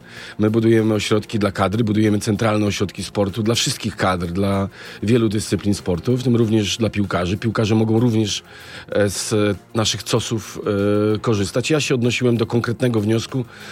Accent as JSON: {"language": "Polish", "town": "Szczecin", "region": "West Pomeranian Voivodeship", "country": "Poland", "said": "Ja pochodzę ze Szczecina"}